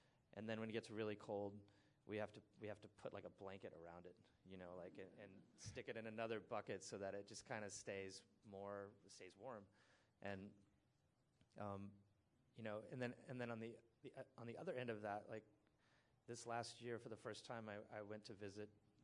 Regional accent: San Francisco, California, United States; people will ask me sometimes when they find out I'm from San Francisco and I have a bakery

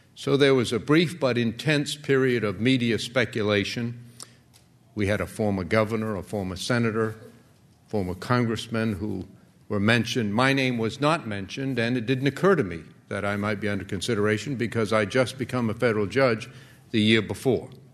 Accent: Maine, United States; I was serving as a federal judge in my home state of Maine

